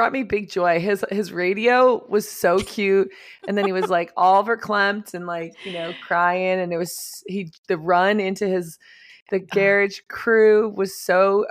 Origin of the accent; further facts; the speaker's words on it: Miami, Florida, United States; moved away; I mean, I grew up in Miami, as if you didn't know.